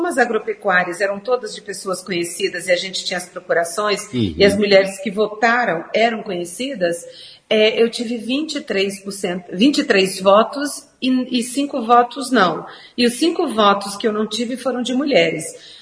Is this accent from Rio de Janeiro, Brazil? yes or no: no; Ceará, Brazil; Eu tenho a prerrogativa de ter nascido numa propriedade rural, meus pais eram, né, agricultores, então eu venho lá do sertão do Ceará